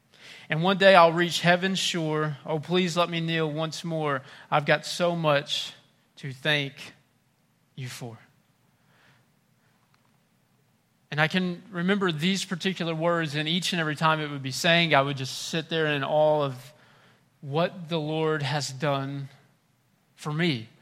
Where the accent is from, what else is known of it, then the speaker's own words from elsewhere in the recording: Frank Clay, Missouri, United States; I grew up in Frank Clay, Missouri area. If you blink when you pass it, you'll miss it.